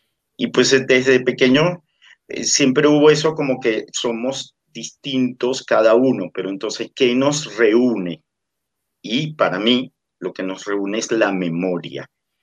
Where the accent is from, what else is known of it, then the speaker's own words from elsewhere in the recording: Delta Amacuro, Venezuela; yo nací en Venezuela, me formé en Venezuela. Por razones de trabajo, mis padres tuvieron que irse a vivir al delta del Orinoco. O sea, no fue en plena civilización donde yo me crié o pasé mi infancia.